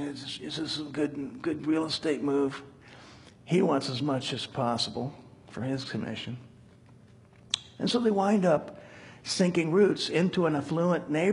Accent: Scotland, United Kingdom; Some people say maybe I just come by this because I'm Scottish

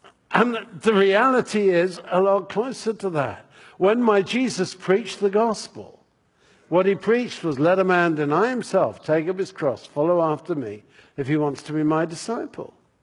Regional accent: England, United Kingdom; accent: English; now in New England, United States; You will have gathered from the accent that I'm English. And as an old Englander in New England

